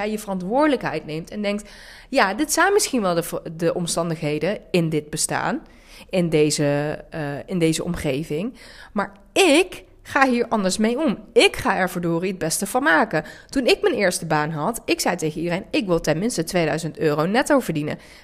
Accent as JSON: {"language": "Dutch", "town": "Nijmegen", "region": "Gelderland", "country": "Netherlands", "said": "Ik kom zelf uit Hatert, het is een achterstandswijk in Nijmegen. Ik was Turks."}